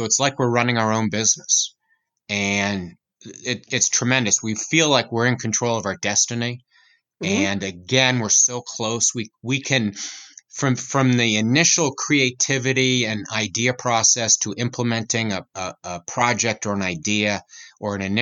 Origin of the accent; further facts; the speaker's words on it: Lexington, Massachusetts, United States; I'm from the Boston area, actually Lexington, Mass, first battle of the American Revolution. So I did grow up a Red Sox fan.